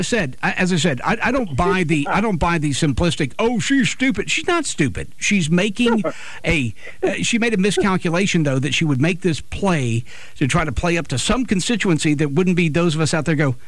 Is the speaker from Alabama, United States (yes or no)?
yes; Alabama, United States; I guess that's a good comparison because we're from Alabama, right?